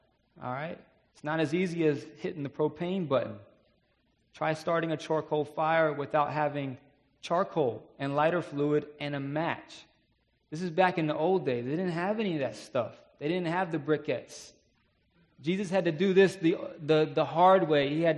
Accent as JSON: {"language": "English", "town": "Virginia Beach", "region": "Virginia", "country": "United States", "said": "I'm from Virginia Beach. I miss the beach, especially when the weather starts to get nice like it is now."}